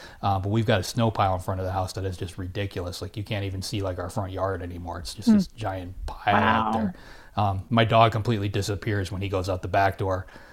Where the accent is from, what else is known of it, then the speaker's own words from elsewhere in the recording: Florida, United States; And I don't know if I'm supposed to do anything about it because I'm from Florida. You know, I'm not used to dealing with this stuff.